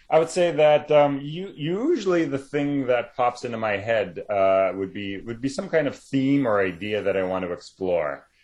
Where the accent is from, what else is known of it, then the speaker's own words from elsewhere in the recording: Canada; I think Canada on the world kind of gets ignored a lot, which means that I can just sort of be quietly back here writing away but we do get ignored a lot.